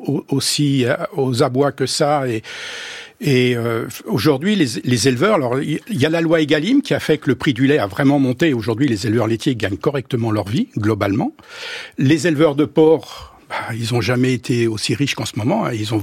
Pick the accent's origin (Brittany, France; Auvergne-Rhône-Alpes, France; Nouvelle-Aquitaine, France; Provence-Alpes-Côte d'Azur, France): Brittany, France; Moi, je viens de la région de Bretagne